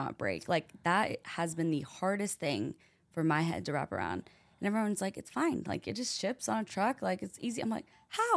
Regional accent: Fayetteville, Arkansas, United States; I was raised in Fayetteville.

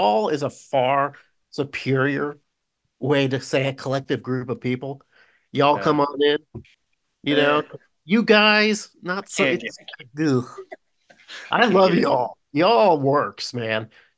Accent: Midwest, United States; I can say guys, because I'm from the North

